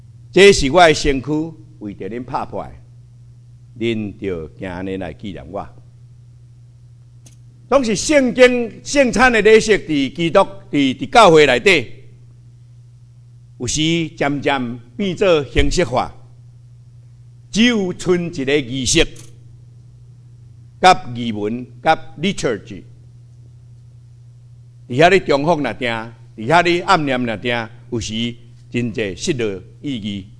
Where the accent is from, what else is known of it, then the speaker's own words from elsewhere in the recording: Taiwan; 我也听我们台湾人